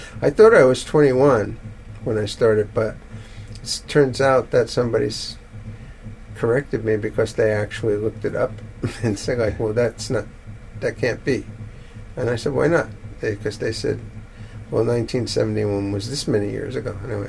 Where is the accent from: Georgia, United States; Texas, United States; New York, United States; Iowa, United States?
New York, United States; Bronx; born there; also born or lived in New Jersey; I was born in the Bronx. I moved to New Jersey.